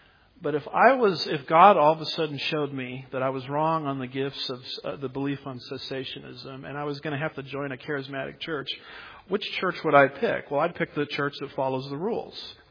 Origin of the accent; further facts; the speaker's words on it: California, United States; I grew up in the Orange County area where the Calvary Chapel movement, the Jesus movement, you know, started.